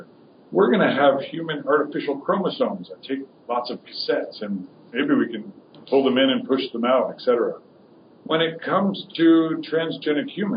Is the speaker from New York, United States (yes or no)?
yes; Woodstock, New York, United States; I grew up in Woodstock, New York, and this is sort of like the center of hippie culture.